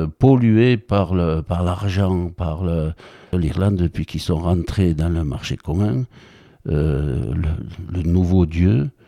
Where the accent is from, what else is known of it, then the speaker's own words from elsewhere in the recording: Southern France, France; Mais je suis occitan, hein. Je prononce des lettres que certains grignotent.